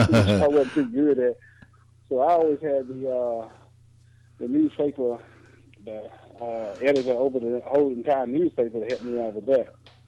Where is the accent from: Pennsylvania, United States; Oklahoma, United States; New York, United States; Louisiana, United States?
Louisiana, United States; Some friends of mine that were in my hometown decided that, you know, Louisiana wasn't the place for them to be, and I was right there with them because, like I said, I'm from a real small town.